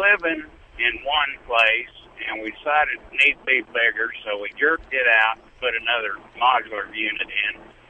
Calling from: Needles, California, United States; Yeah, right now I'm going through Needles, California.

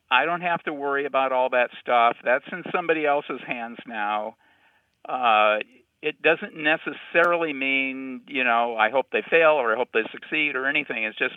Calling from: Lexington, Kentucky, United States; from Lexington, Kentucky.

